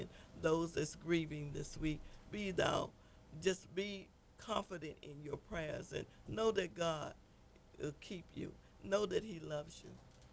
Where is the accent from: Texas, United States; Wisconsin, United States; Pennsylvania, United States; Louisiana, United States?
Louisiana, United States; Glenmore; now in Tulsa, United States; We are the sisters, and we are out of Tulsa, Oklahoma, from Glenmore, Louisiana.